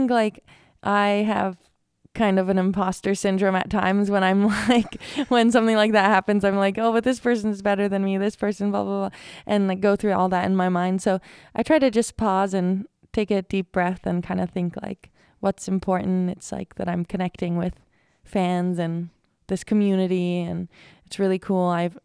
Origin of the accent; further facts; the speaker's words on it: California, United States; But I've had a lot of women who have inspired me growing up in the Bay Area